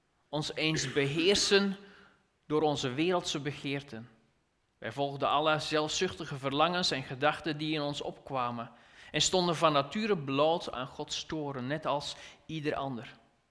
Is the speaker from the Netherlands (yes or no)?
no; Belgium; moved away; Nu, jullie weten allemaal, ik kom uit België.